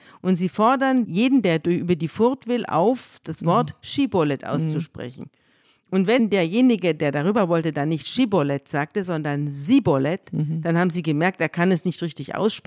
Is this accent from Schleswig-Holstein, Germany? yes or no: no; Bavaria, Germany; Als Bayern